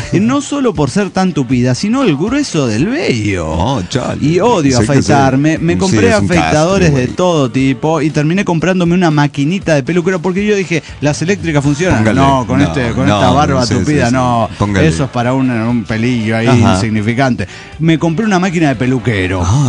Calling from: San Luis, Argentina; de la Sierra de San Luis.

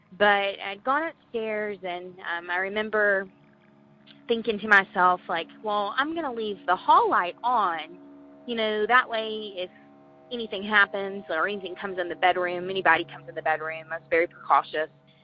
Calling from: Georgia, United States; I'm calling from Georgia.

